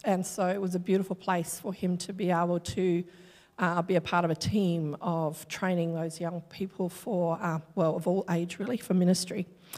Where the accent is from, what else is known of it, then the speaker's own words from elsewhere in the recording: Perth, Western Australia, Australia; I was born and raised in Perth, WA, with no Christian upbringing whatsoever.